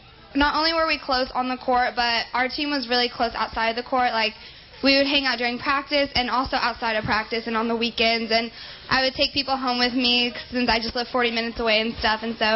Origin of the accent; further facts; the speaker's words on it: Houston, Texas, United States; from Houston, Texas.